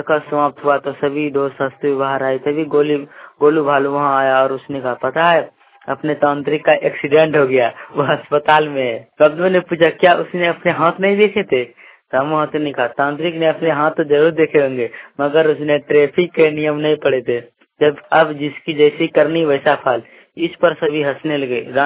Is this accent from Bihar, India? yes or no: yes; Bhagalpur, Bihar, India; भागलपुर से हूँ। मैं पढ़ रहा हूँ यहाँ पे।